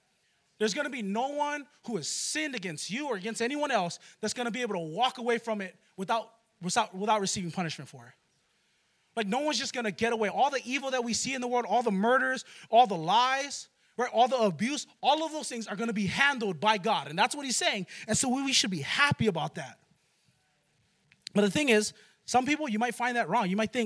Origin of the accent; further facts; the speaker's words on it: Hawaii, United States; I grew up in Hawaii, so this is kind of hard for me because I didn't really see the sun as good.